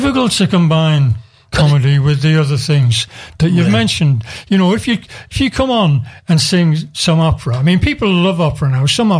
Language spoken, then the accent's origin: English; Liverpool, North West England, United Kingdom; I'm a Scouser. I'm not Welsh.